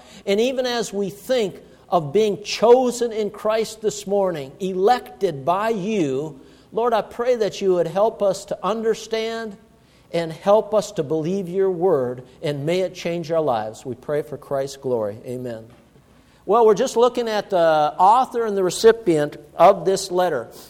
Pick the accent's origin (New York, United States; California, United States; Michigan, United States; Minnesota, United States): Minnesota, United States; Duluth; I was raised in Duluth, Minnesota, and went right through college in Duluth, Minnesota at UMD.